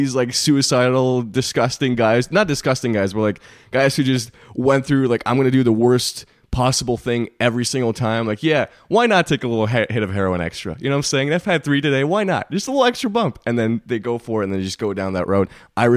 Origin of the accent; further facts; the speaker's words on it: Montreal, Quebec, Canada; my hometown, Montreal, Canada, Quebec.